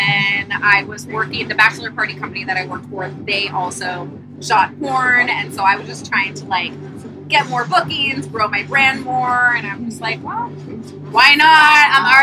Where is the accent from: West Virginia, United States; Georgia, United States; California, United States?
California, United States; Berkeley; I grew up in Berkeley. Like, I grew up around lots of tattoos, piercings, crazy colored hair.